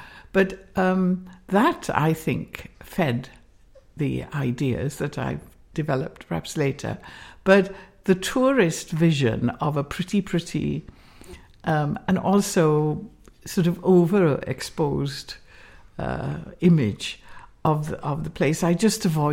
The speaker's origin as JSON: {"language": "English", "region": "Wales", "country": "United Kingdom", "said": "So although I was very much in the minority being Welsh-speaking, I think about two people spoke Welsh during the whole time that I was there."}